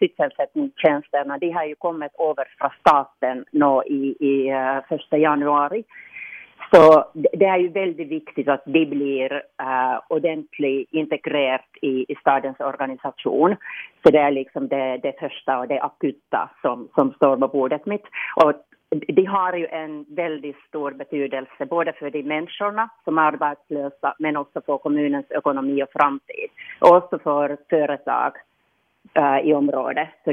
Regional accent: Kauniainen, Uusimaa, Finland; Ja, så jag är en trebarnsmamma från Grankulla.

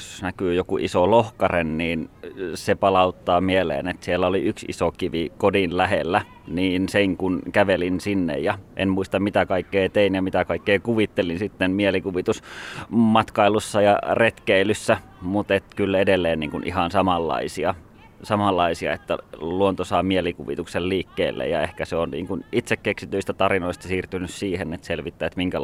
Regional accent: Suonenjoki, North Savo, Finland; mä synnyin Suonenjoella ja asuin maaseudulla, niin luonto oli siinä välittömästi kodin läheisyydessä.

